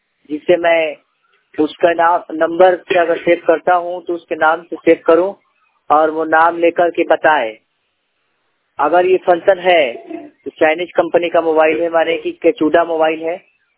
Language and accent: Hindi; Bihar, India; मैं सारण जिला बिहार का रहने वाला हूं।